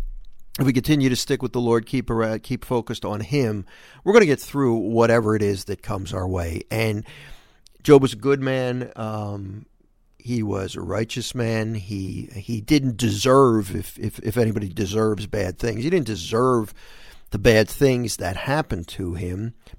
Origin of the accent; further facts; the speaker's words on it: Philadelphia, Pennsylvania, United States; growing up in Philadelphia and living in the Philadelphia area right now, I live in New Jersey, but right over the bridge from Philly, I'm a Philly sports fan.